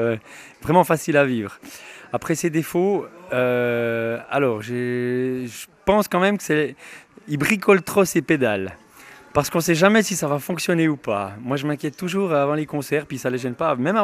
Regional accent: Jura, Switzerland; now in La Chaux-de-Fonds, Switzerland; je venais du Jura, et je viens toujours du Jura, enfin, j'habite Chaudefonds maintenant, mais je suis descendu ici à Neuchâtel pour faire un apprentissage de dessinateur technicien sanitaire.

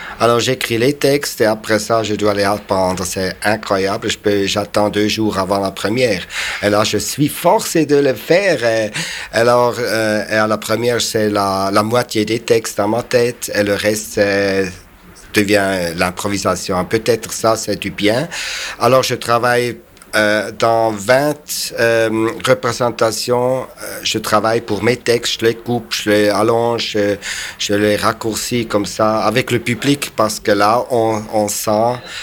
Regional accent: German-speaking Switzerland, Switzerland; French is a second language; c'était presque la même chose comme en Suisse allemande. Alors j'ai remarqué qu'on accepte mon accent.

